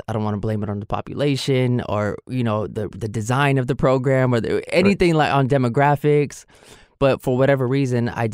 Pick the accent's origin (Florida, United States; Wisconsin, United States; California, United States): California, United States; San Francisco; I grew up here in San Francisco. We grew up doing what teenagers in the city